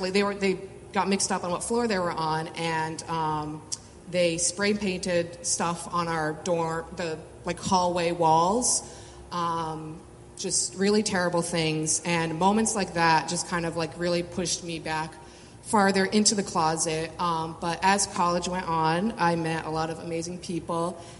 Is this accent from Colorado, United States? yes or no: no; Connecticut, United States; we're from Connecticut and the suburbs, so everyone's, you know, naturally in high school. I don't know, just exactly what you picture, Fairfield County.